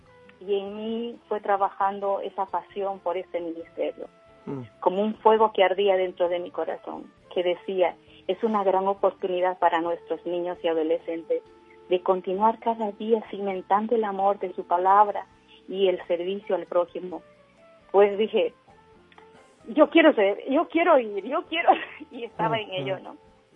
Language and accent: Spanish; Peru; moved away as an adult; now in Spain; Yo soy de Perú.